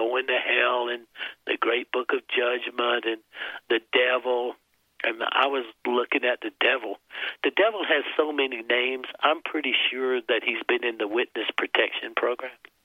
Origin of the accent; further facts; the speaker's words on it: South Carolina, United States; I grew up in the South basically as a jerk.